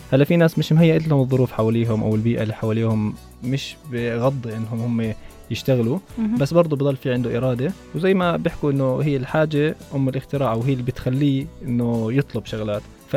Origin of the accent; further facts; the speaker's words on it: Jordan; خلع الورك أو خلع الولادة زي ما بيسموه عندنا في الأردن